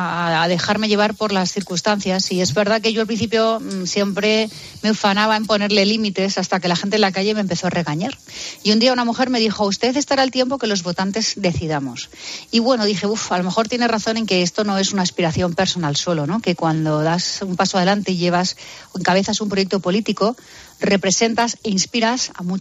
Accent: Madrid, Community of Madrid, Spain; born or raised there

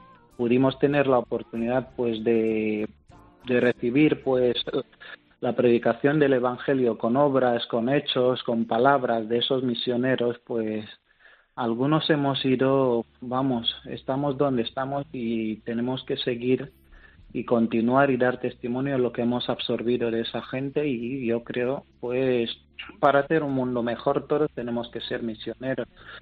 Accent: Binayon, Equatorial Guinea; Yo soy de un pueblo pequeño de Guinea Ecuatorial, de Binayon.

